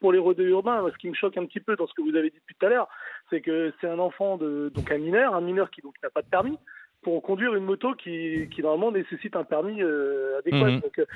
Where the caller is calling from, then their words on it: Bourges, Centre-Val de Loire, France; Je suis à Bourges.